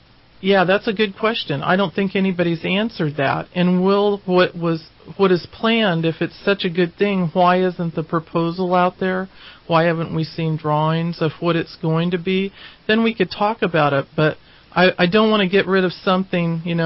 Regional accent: United States; I was raised in Trinity County, coming down to see Carlos Montoya, the classical guitarist.

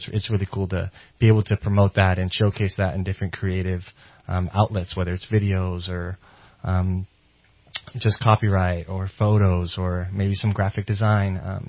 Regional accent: Yreka, California, United States; also born or lived in Portland; A little bit about me. I grew up in Yreka, so just right around the corner.

